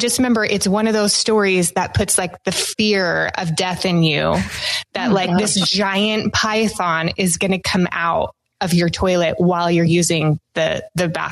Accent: California, United States; I grew up in Northern California.

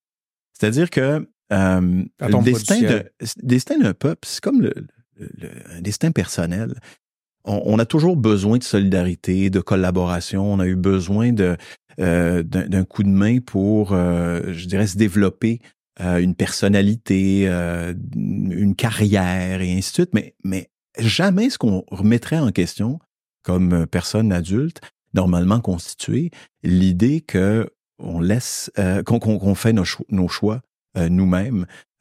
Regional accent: Magdalen Islands, Quebec, Canada; Moi, je viens des îles de la Madeleine.

